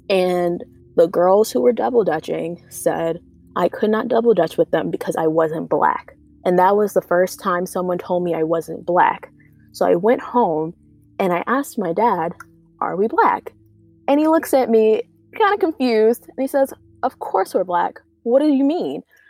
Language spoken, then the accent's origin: English; United States; I mean, growing up outside of Washington, D.C., you have pockets of communities that are majority Black.